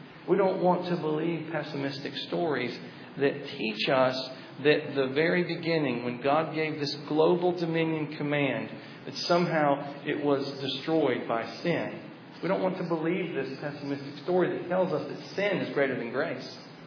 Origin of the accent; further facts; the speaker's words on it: Chattanooga, Tennessee, United States; I'm from Tennessee, so I have to keep it simple. Oh, I'm sorry. You're from Tennessee, too. I just offended you. But I grew up in Chattanooga